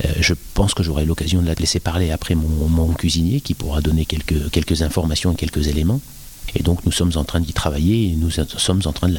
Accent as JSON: {"language": "French", "region": "northern France", "country": "France", "said": "je viens d'arriver sur l'établissement et en l'occurrence aussi dans la région puisque je viens du nord de la France."}